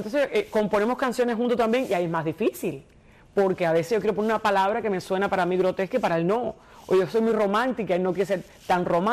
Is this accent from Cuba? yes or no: yes; Perico, Matanzas, Cuba; yo luché tanto desde mi pueblo Perico, Matanzas, porque soy orgullosa periqueña.